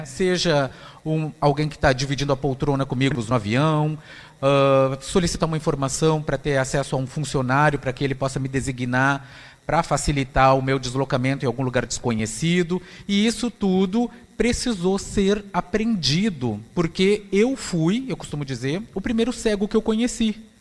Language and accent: Portuguese; Pelotas, Rio Grande do Sul, Brazil; eu sou de Pelotas, aqui no Rio Grande do Sul. Eu sou um homem de 1,78m, tenho a pele morena escura, cabelos pretos lisos, ficando grisalhos, em razão dos meus 42 anos.